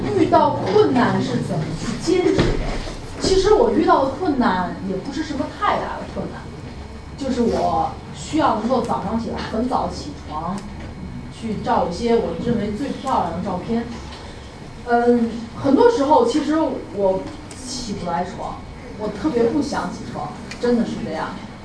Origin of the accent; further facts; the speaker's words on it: Beijing, China; 北京，我来自北京，一直生活在北京。